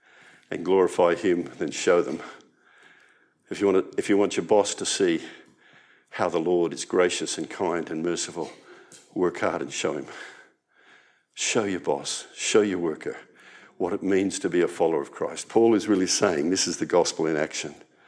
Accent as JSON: {"language": "English", "country": "Australia", "said": "My passport says I'm an Australian citizen. The government just told me this week that I was granted citizenship. I thought I was born an Australian citizen"}